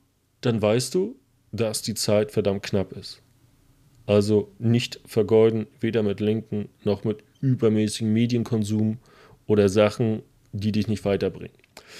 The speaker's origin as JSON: {"language": "German", "country": "Germany", "tie": "born there", "said": "Aber ich bin in der DDR geboren."}